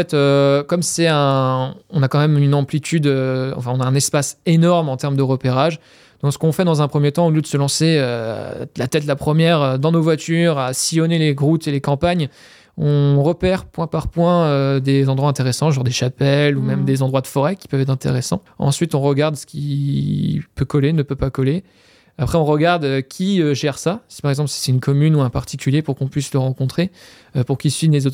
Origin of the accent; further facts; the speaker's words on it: Brittany, France; on est des Bretons, on est fiers de notre région